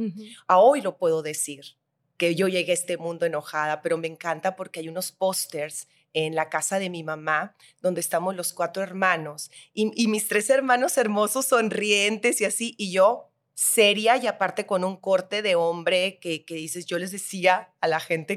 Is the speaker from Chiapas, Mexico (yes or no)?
no; Navojoa, Sonora, Mexico; yo soy de Navojoa, Sonora. Nazco en el 75